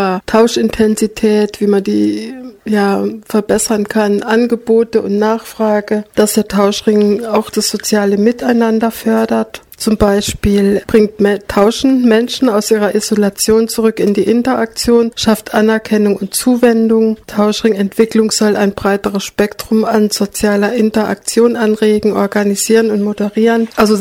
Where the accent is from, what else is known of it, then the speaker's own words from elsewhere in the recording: Baden-Württemberg, Germany; im Tauschring Markgräflerland, wo ich herkomme